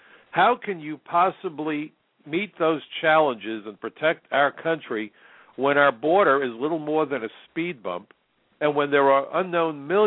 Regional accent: New York City, New York, United States; I'm a New Yorker. On 9/11, the ashes landed on my home.

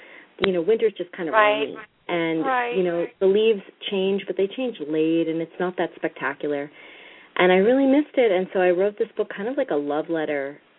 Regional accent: New England, United States; But, you know, I grew up in New England. I went to school in New England. I lived in New England. I worked there.

